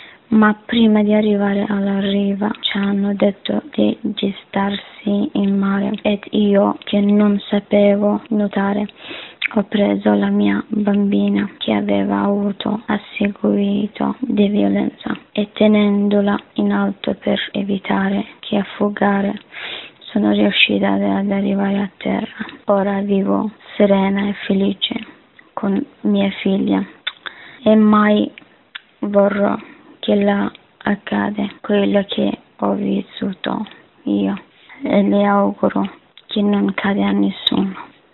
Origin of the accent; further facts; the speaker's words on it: Afghanistan; now in Italy; Sono profuga afghana, sono scappata dal mio paese